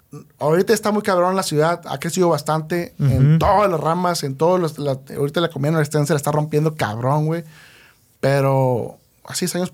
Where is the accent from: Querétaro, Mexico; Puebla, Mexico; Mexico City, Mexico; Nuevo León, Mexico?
Nuevo León, Mexico; Monterrey; Pues mira, como todo regio, pura carne asada, ¿verdad?